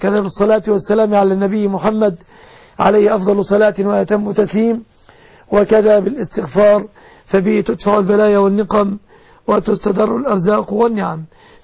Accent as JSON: {"language": "Arabic", "country": "Egypt"}